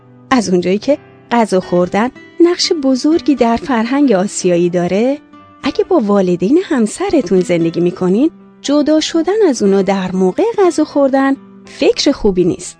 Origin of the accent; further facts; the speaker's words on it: Iran; من در ایران بزرگ شدم.